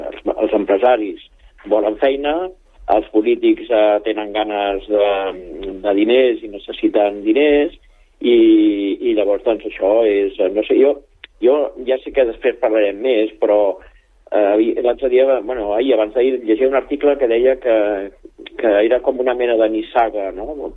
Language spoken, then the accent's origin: Catalan; Catalonia, Spain; Això ho sabem tots els que som catalans.